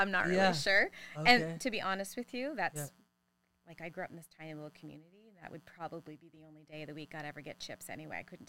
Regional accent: Nova Scotia, Canada; I'm from Nova Scotia

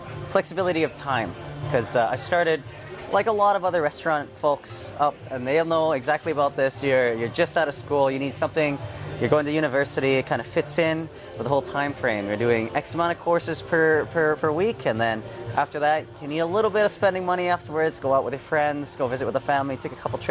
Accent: Edmonton, Alberta, Canada; I'm born and raised in Edmonton.

